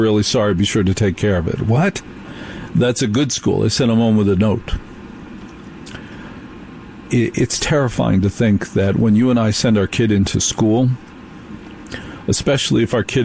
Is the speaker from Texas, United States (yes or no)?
no; New Jersey, United States; Well, I'm glad we've both reached the spiritual point in our lives where we can readily admit that we are from New Jersey.